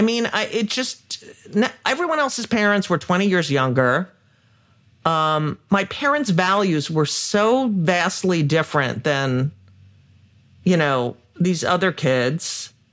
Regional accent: New Jersey, United States; I was born in 1962. I grew up in New Jersey in a suburban, very, even though we were 25, 27 miles from New York City.

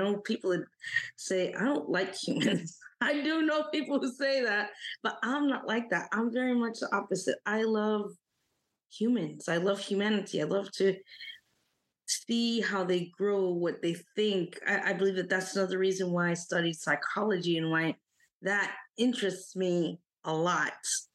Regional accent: Summit, New Jersey, United States; born there; I was born in Summit, New Jersey, but I was born in a Caribbean household. My mom's family is Jamaican, and I grew up with them.

